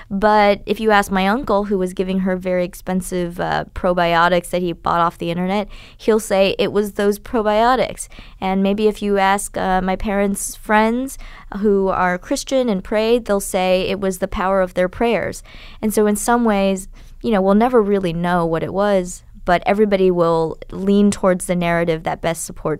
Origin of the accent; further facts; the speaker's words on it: United States; You know, as an American, I felt that truth is the greatest value and freedom and independence.